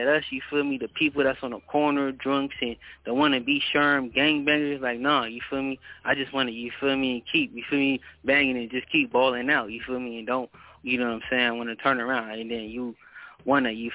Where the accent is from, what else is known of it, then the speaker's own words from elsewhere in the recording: the West, United States; like, even though I'm from the West